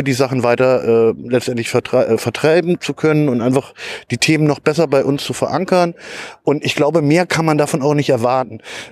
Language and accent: German; Hesse, Germany; in meiner Heimat in Hessen